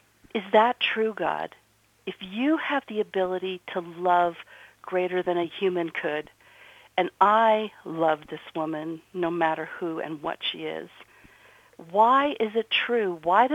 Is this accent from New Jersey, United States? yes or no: yes; New Jersey, United States; I'm from New Jersey.